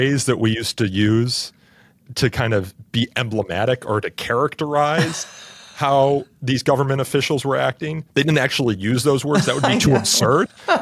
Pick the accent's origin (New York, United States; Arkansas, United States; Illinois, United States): Illinois, United States; Elmhurst; I grew up outside Chicago in a suburb called Elmhurst